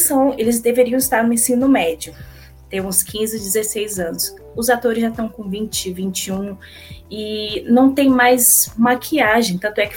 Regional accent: Acre, Brazil; temos o Acre, minha terra

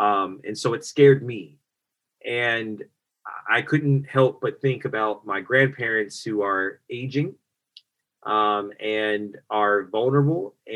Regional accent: Kansas, United States; I don't know if the great and powerful was a reference to my time in me growing up in Kansas

